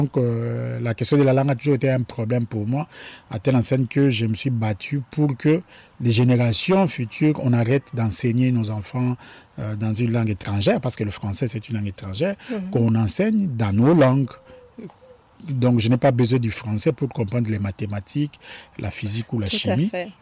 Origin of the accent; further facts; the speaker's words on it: Kinshasa, DR Congo; French is a second language; Surtout que je viens de Kingasani. C'est un quartier reconnu comme un quartier populaire, comme on appelle ça. Et je parle en plus Lingala.